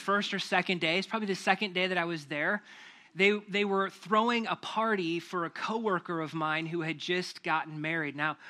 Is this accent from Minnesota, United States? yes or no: yes; Minnesota, United States; I come from Minnesota, so if there's not snow on Christmas, it's hard for it to feel like Christmas.